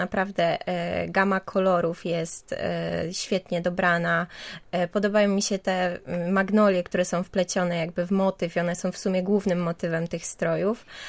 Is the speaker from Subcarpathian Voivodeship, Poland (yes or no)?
yes; Subcarpathian Voivodeship, Poland; Ja przyjechałam tutaj na studia. Ja w ogóle pochodzę z Podkarpacia.